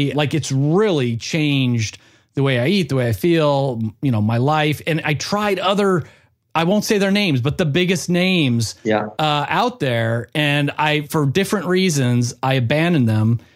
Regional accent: Philadelphia, Pennsylvania, United States; I'm from Philadelphia.

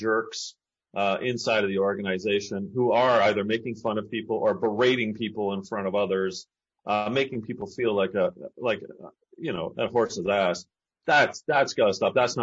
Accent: Canada; Me being Canadian, we know that, you know, the personality type up here north of the 49th is one that is kind of sheepish.

